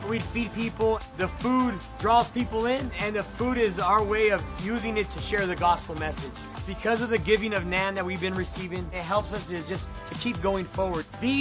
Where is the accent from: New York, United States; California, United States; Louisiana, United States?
California, United States; Sanger; I grew up in Sanger.